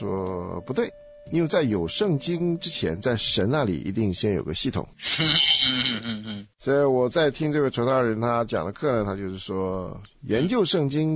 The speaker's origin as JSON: {"language": "Chinese", "country": "China", "said": "因为我们是中国人。"}